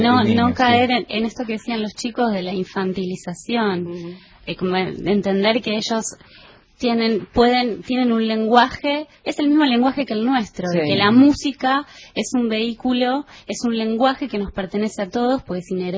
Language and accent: Spanish; Buenos Aires Province, Argentina; Yo soy del conurbano bonaerense.